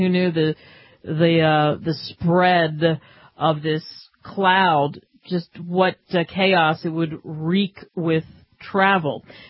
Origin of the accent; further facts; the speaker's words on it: Cherry Hill, New Jersey, United States; Whether you're in Connecticut, California, Illinois, or my hometown of Cherry Hill, New Jersey